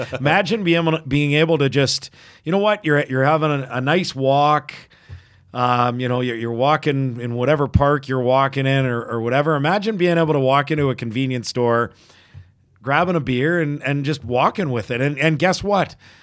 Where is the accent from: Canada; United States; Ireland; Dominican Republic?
Canada; "Hey, I'm from Canada." Like you go to the States